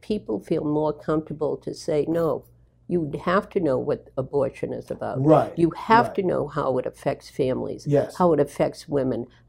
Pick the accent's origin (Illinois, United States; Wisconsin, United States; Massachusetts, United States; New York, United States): Massachusetts, United States; Boston; and yes, I'm from Boston, marker.